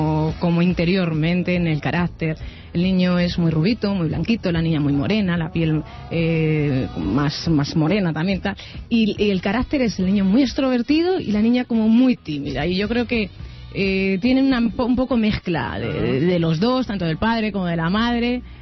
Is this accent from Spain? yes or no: yes; Pinto, Community of Madrid, Spain; como yo nací en Pinto y vivo en Pinto